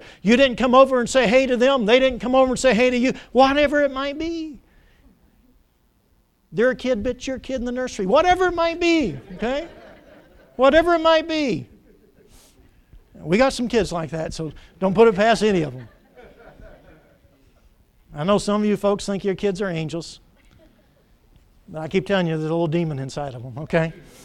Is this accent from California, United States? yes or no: no; Irmo, South Carolina, United States; When I meet people in other places and they say, where are you from? I say Irmo, South Carolina. They look at me cross-eyed.